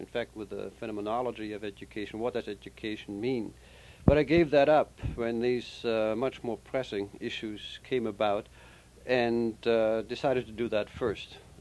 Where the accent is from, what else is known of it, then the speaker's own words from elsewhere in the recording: Germany; moved away as an adult; Originally, yes. Yes, I came from Germany.